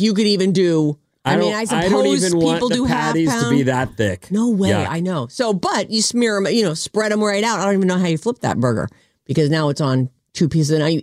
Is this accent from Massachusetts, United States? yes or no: yes; Boston, Massachusetts, United States; Like growing up in Boston, I mean, I want to say I was easily 20 years old before I ever tasted sushi.